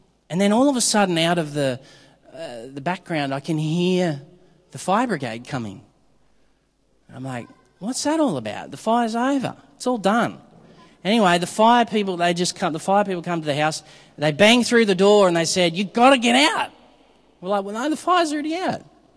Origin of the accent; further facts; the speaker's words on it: Queensland, Australia; I come from Queensland.